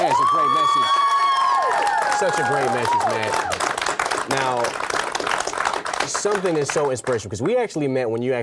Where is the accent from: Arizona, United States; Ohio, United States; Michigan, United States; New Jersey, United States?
Michigan, United States; Detroit; I'm from Detroit, so, you know.